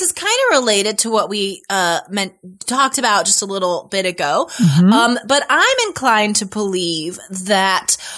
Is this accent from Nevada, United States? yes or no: yes; Nevada, United States; I'm from Nevada. Lindsay's from New Hampshire.